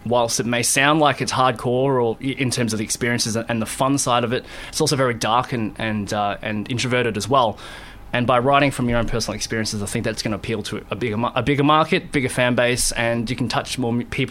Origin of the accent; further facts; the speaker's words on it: Australia; because I'm Australian